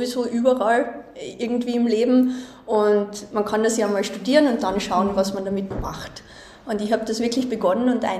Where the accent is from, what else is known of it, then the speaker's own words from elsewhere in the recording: Ferlach, Carinthia, Austria; Ich komme ursprünglich aus Kärnten, bin da groß geworden in Ferlach eben, also südlich von Klagenfurt.